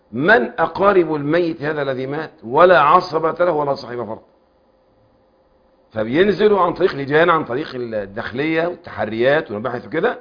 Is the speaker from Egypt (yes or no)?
yes; Cairo, Cairo Governorate, Egypt; يعني انا مثلا انا من القاهره